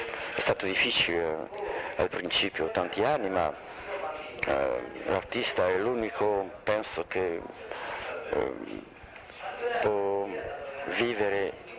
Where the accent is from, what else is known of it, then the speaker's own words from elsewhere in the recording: Monte Carlo, Monaco; Italian is a second language; moved away as an adult; now in Italy; io ho fatto i miei studi in Italia, ma in un collegio francese a Bordighera, presso Monte Carlo, perché io sono di Monte Carlo.